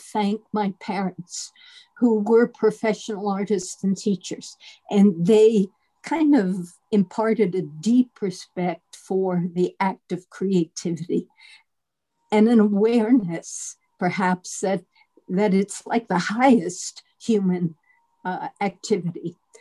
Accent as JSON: {"language": "English", "town": "New York City", "region": "New York", "country": "United States", "tie": "born or raised there", "said": "growing up in New York City, in Greenwich Village."}